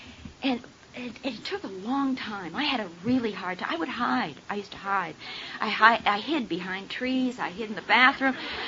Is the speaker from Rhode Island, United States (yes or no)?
yes; Rhode Island, United States; And Texas, for God's sakes, you know, I grew up in Rhode Island.